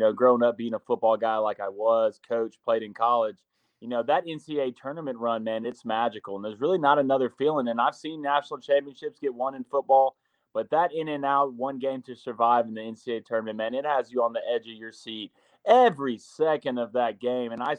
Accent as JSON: {"language": "English", "town": "Auburn", "region": "Alabama", "country": "United States", "said": "You know, I'm from Auburn, Alabama. You know, Auburn hasn't always been the greatest in basketball"}